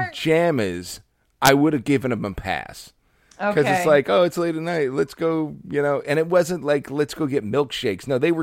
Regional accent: Utah, United States; It was the whitest place I'd ever been to in my life. And I'm originally from Utah.

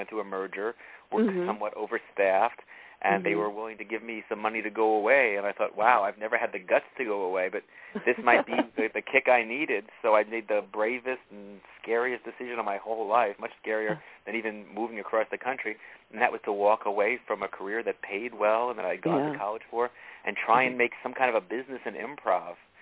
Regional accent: New York, United States; accent: New York; moved away as an adult; now in San Diego, United States; Not originally. I'm a New Yorker. When I first moved out here, I talked like this, but I had to learn to tone it down because I wasn't getting any of my roles for acting.

